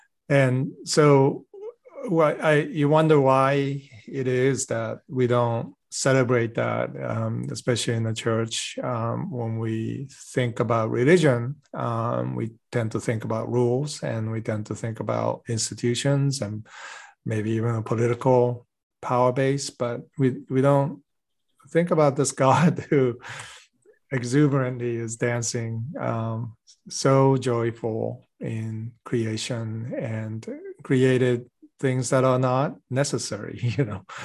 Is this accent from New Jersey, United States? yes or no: yes; New Jersey, United States; also born or lived in Boston / Sweden / Japan; And I was born in Boston. My father is a scientist and we traveled around. So I was in Boston, then Sweden, and then Japan for many years. And then I came back to the United States when I was in middle school in New Jersey and high school.